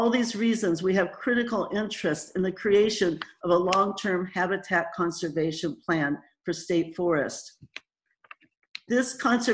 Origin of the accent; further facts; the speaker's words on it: Oregon, United States; now in Rockaway Beach, United States; I live in Rockaway Beach. I grew up in Coos County during the 50s and 60s, where my father worked at Weyerhaeuser as a lumber grader.